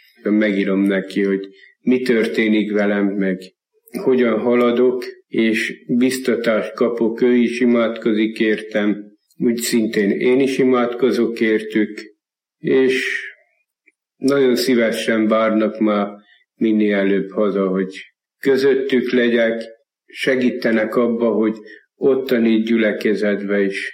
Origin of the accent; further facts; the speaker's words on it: Somogyvár, Somogy, Hungary; én egy állami gondozott gyerek voltam. Somogyváron nevelkedtem, ahol 14 éves koromig voltam.